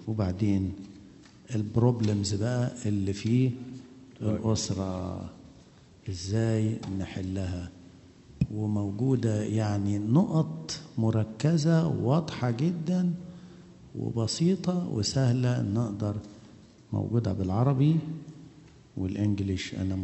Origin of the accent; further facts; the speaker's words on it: Egypt; إحنا عندنا في مصر